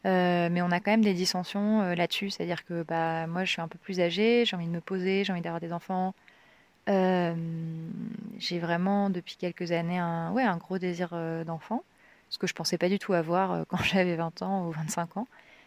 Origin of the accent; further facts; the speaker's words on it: Paris, Île-de-France, France; Donc lui, il est allemand et moi, je viens de Paris.